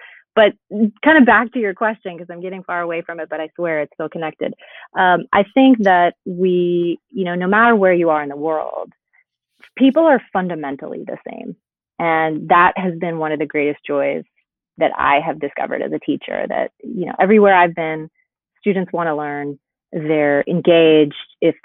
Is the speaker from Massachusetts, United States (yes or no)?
yes; Boston, Massachusetts, United States; I'm from the Northeast. I'm from, you know, my family goes back on both sides for generations in New York City. I grew up in Boston.